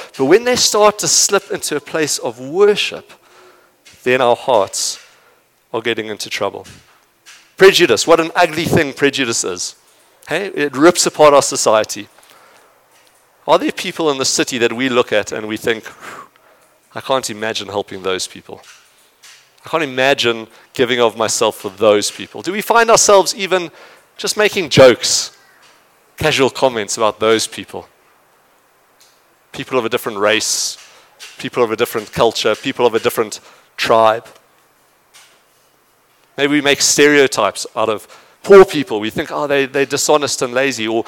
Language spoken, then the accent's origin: English; Zimbabwe; I'm not even from there. I'm from Zimbabwe. I've never been to Liverpool.